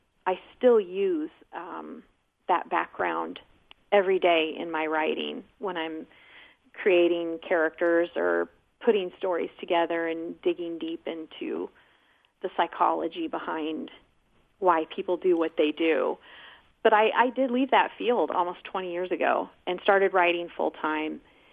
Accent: Bloomfield, Iowa, United States; I grew up in Davis County.

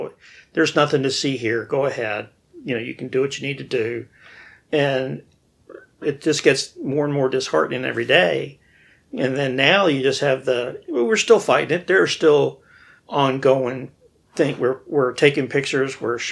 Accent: Roanoke, Virginia, United States; No, I grew up in town. My dad, he was an insurance agent. He had his own business. And I grew up in Roanoke.

